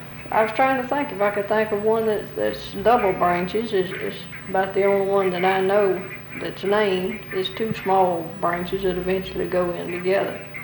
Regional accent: United States; We grew up in the Smokies, but you don't get to talk to anybody that knows anything about the mountains.

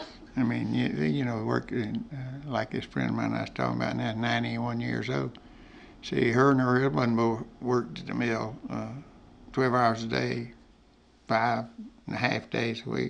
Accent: United States; And we as American people, we got where we thrive on gimmicks.

